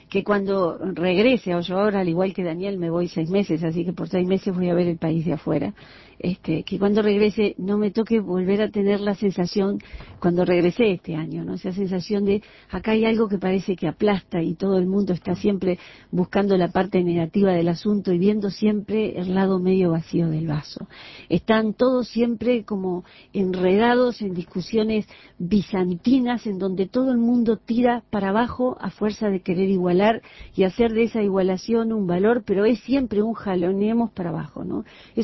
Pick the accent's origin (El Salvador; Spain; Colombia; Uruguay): Uruguay; muchas veces me han cuestionado si soy uruguaya, pero soy uruguayísima